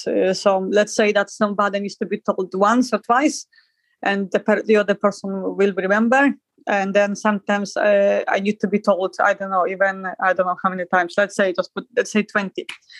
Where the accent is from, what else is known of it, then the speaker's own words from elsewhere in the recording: Poland; English is a second language; I'm from Poland